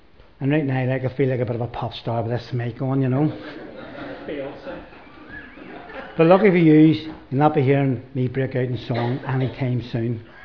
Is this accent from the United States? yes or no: no; Northern Ireland, United Kingdom; born there; I was born on the Crumlin Road in November 1957.